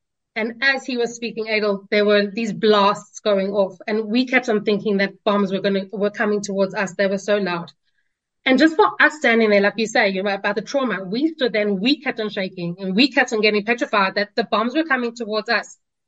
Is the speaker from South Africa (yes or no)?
yes; Johannesburg, Gauteng, South Africa; as a South African woman from Johannesburg with all our luxuries